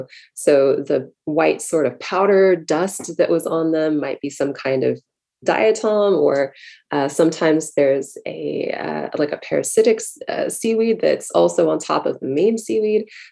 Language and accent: English; San Diego, California, United States; My encounters with seaweed started a very long time ago, just as a child growing up in San Diego.